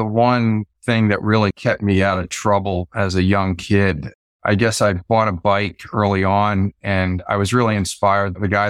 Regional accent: Philadelphia, Pennsylvania, United States; As for me, I grew up in Philadelphia, and it's a little community called Chestnut Hill.

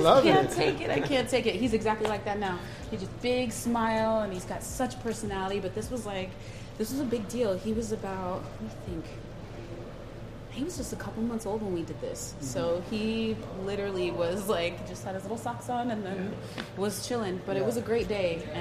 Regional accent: Arizona, United States; I am a Cardinals fan because I was born and raised in Arizona.

